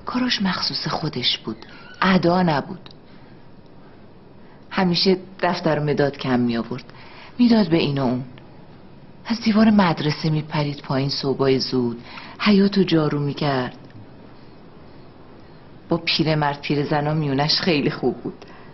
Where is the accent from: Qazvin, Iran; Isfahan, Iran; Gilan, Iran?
Qazvin, Iran; هر دومون توی محل بزرگ شدیم، تو قزوین.